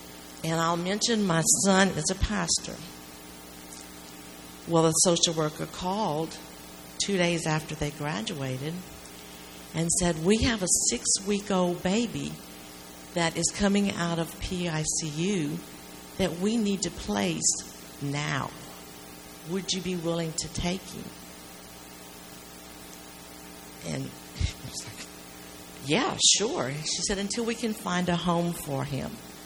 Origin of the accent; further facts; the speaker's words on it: Eunice, Louisiana, United States; I'm from Eunice, Louisiana.